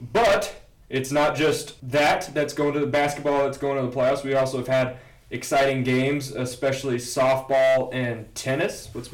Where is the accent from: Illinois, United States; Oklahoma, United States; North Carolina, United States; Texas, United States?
Texas, United States; Houston; I'm from Houston